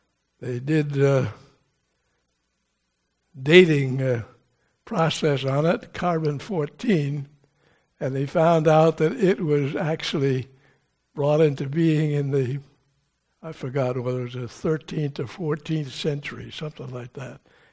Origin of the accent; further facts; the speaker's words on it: Connecticut, United States; Actually, that was displayed here in Connecticut. Did you know that? Right down in my hometown.